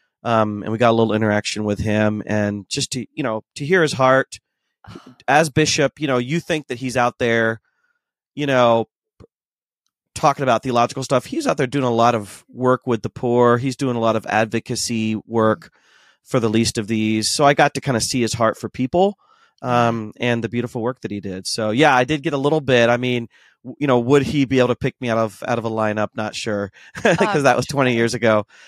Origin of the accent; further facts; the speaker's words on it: Ashland, Ohio, United States; I grew up born and raised in Ashland, Ohio, North Central Ohio. My parents came from India in the early 70s. I was born in the late 70s and grew up in a Hindu family.